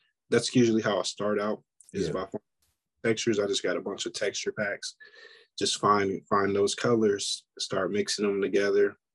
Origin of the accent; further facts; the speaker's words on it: Indiana, United States; I'm from Indiana.